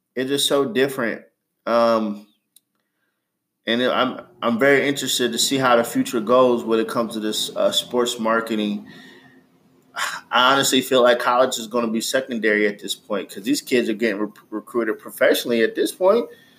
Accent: Ohio, United States; I'm from Ohio, where high school sports are very important.

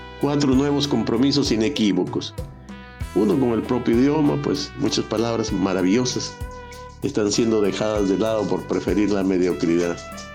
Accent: Zorritos, Tumbes, Peru; born there; Yo nací en Zorritos, una pequeña caleta de pescadores de Tumbes, al norte de mi país, el Perú. Y no me incomoda que digan que soy ecuatoriano también, porque mi abuelo materno lo fue, mi bisabuelo paterno también.

